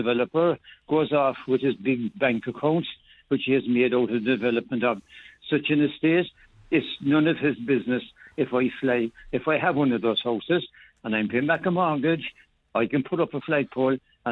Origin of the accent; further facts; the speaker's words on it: Ireland; I'm entitled to fly as an Irish, sovereign Irish citizen, sovereign Irish Republican, to fly my tricolour outside my property any time I want.